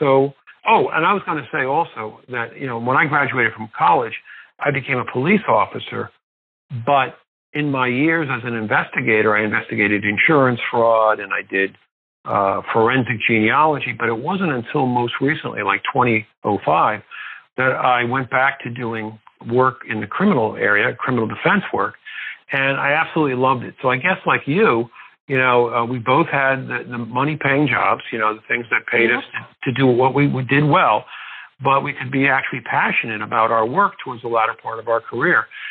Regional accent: Milford, Connecticut, United States; And I have not written my hometown in any of my books. Maybe the next one will be in the bucolic town of Milford, Connecticut.

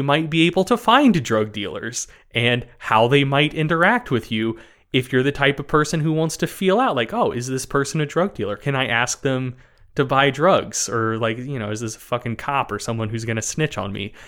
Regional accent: North Carolina, United States; Yeah, like, I grew up in North Carolina.

